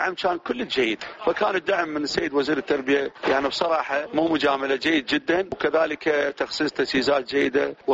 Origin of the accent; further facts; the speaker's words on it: Iraq; التحكيم في جميع الالعاب احنا كعراقيين ما انظلمنا